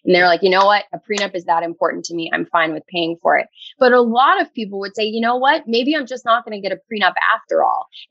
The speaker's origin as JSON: {"language": "English", "town": "Wrentham", "region": "Massachusetts", "country": "United States", "tie": "born or raised there", "said": "No. So I'm from Massachusetts. I born and raised. I grew up in Wrentham."}